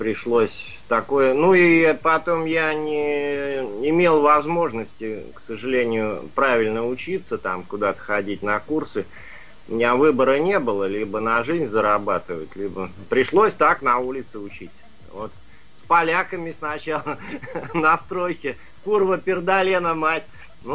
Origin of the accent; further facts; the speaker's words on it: Saint Petersburg, Russia; now in France; Видимо, со мной перекочевал, я питерский